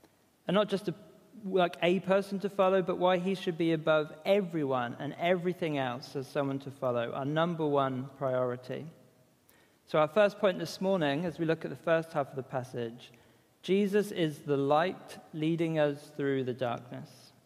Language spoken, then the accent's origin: English; East of England, United Kingdom; now in Scotland; I'm originally from Norfolk, and the landscape is famously flat.